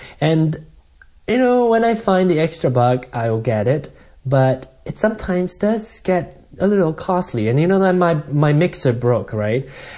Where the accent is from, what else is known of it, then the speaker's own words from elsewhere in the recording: Malaysia; Either people who know me or find the show related to like being a Malaysian and being gay or being a singer